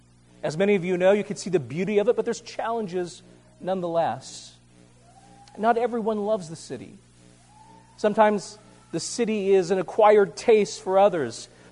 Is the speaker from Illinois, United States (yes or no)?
no; California, United States; I grew up in California, and my father ruined me forever because he took me to the city.